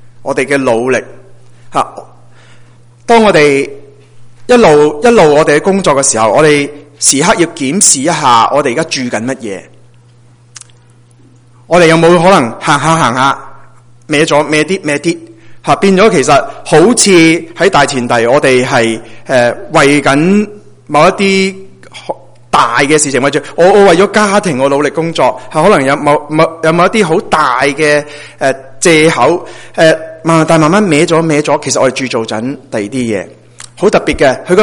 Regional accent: China; 因为我们中国人是一个非常勤力的一个民族

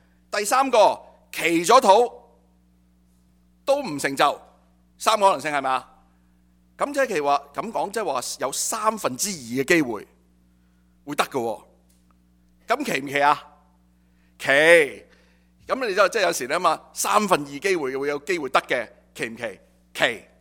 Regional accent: Hong Kong; 作为一个香港土生土长的人

